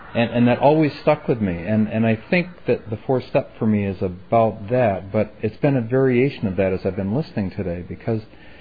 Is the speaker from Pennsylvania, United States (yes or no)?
no; Ithaca, New York, United States; I come from Ithaca, New York, and I'm a member of their Sunday morning 9 o'clock group.